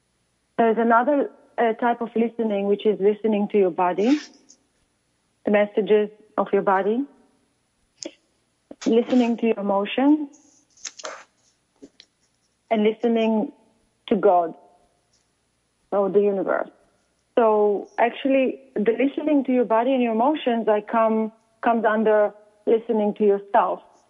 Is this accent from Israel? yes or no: yes; Israel; So I was born and brought up in Israel.